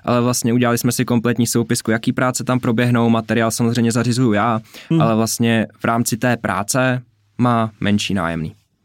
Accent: Hradec Králové, Hradec Králové Region, Czechia; když já jsem z Hradce a ten byt není v Hradci, ale je třeba u Náchoda

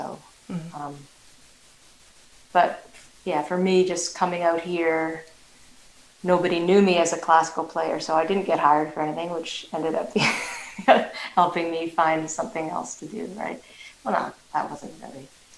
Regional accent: Toronto, Ontario, Canada; You know, I grew up in Toronto

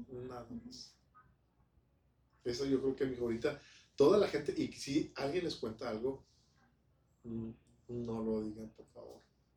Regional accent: Ciudad Juárez, Chihuahua, Mexico; yo crecí en Ciudad Juárez, Chihuahua

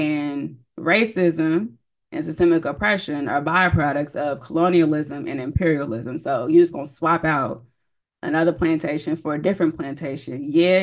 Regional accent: United States; the more I travel outside of the country, the more I know just how much of a Black American I am. I'm very American. Like, I'm very Black American.

